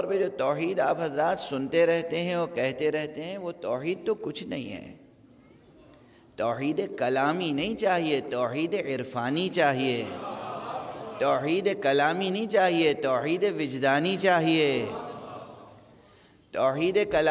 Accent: Lucknow, Uttar Pradesh, India; ہمارا تعلق اودھ سے ہے، لکھنؤ اور اس کے مضافات سے۔

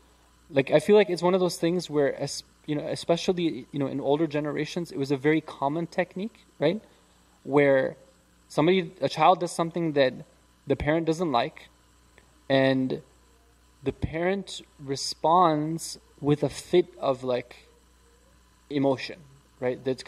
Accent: Midwest, United States; you know, I grew up in the Midwest, and for some reason, when I was a kid, I used to be scared of squirrels.

